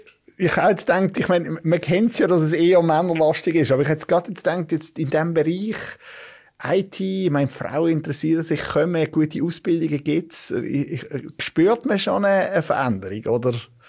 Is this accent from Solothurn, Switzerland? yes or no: yes; Solothurn, Switzerland; Ah, ich bin in Lohnach aufgewachsen. Ich meine, das ist Solothurn.